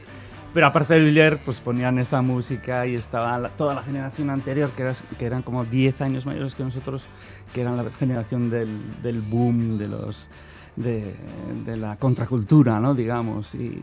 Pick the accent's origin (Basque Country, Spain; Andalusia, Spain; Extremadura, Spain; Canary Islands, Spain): Basque Country, Spain; Ondarroa; also born or lived in Bilbao / Vitoria; Empiezo con mi niñez en Ondarroa, la juventud, la época en la que estuve preso por insumiso en la cárcel de Basauri. Mi vida en Bilbao, en Vitoria, luego otra vez vuelta a Ondarroa